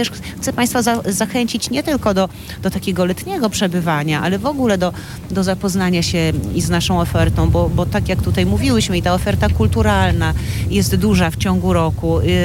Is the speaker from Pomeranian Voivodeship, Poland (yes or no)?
yes; Gdańsk, Pomeranian Voivodeship, Poland; Tak, ja przyjechałam tutaj z Gdańska.